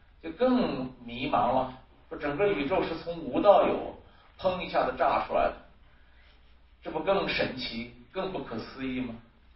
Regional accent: China; 那其实我们中国人传福音也应该这么传的，你们知道吗？

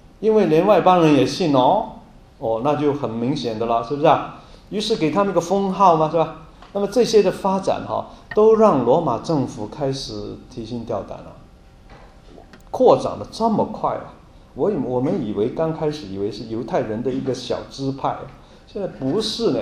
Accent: Guangdong, China; 哎呀，我是广东人，知道吧？

